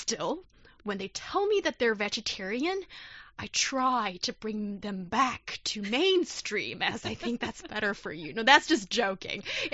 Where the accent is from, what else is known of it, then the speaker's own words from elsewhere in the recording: Beijing, China; when I grew up in Beijing